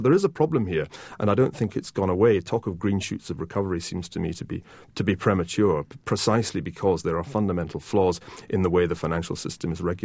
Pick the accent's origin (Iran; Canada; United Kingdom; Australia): United Kingdom; Scotland; now in United States; Well, I'm from Scotland